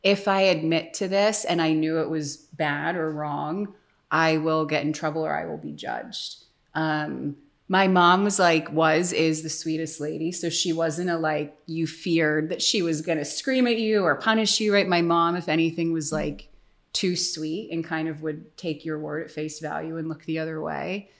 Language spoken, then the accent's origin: English; Paoli, Pennsylvania, United States; I grew up in the suburbs outside of Philadelphia in a town called Paoli, which if people are not from that area, you might not know where Paoli is, but a nice area outside of Philadelphia. I grew up in a very Catholic